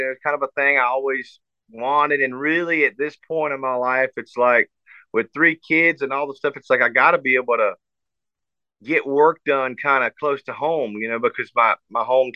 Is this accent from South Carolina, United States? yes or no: yes; South Carolina, United States; And yeah, I grew up in South Carolina